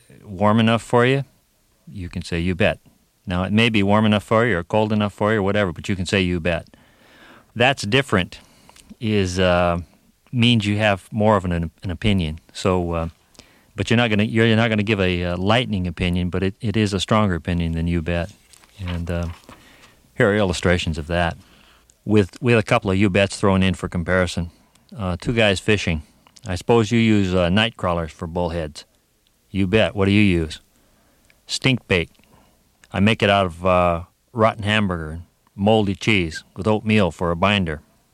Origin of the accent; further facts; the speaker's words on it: Des Moines, Iowa, United States; born there; also born or lived in Minnesota; They want to know where you're born, and I've lived in Minnesota 17 years, but I was born in Des Moines, Iowa.